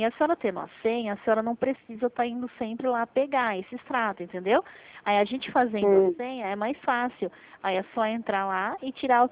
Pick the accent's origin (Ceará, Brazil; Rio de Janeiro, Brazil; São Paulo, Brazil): São Paulo, Brazil; Eu sou do interior de São Paulo.